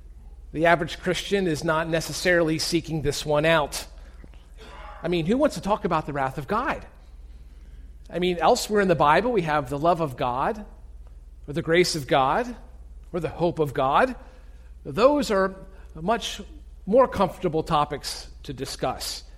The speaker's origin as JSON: {"language": "English", "region": "Pennsylvania", "country": "United States", "tie": "born or raised there", "said": "Growing up in Pennsylvania has left me with many fond memories, and among them would probably be the place in which I grew up."}